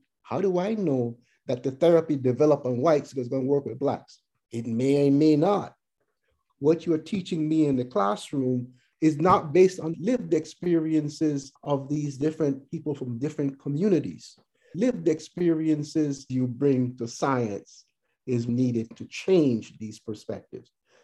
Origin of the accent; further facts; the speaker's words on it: Panama; moved away as an adult; now in United States; I was raised in Panama, came to the U.S. in 1968 to finish my college training.